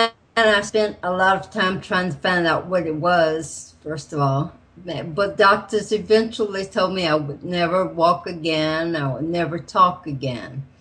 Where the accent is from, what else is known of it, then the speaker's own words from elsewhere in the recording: the South, United States; I'm from the South, and I knew how to cook very well.